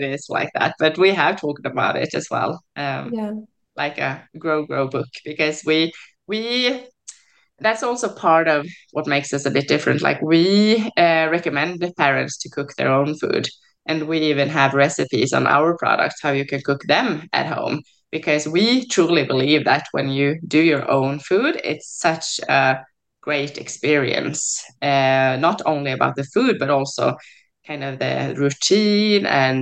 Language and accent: English; Sweden; I'm from Sweden